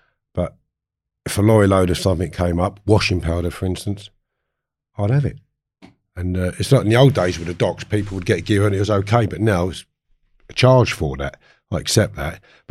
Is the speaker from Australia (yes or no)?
no; Harefield, London, United Kingdom; So I grew up in Harefield. It's a village, large village. It was a very busy village for pubs.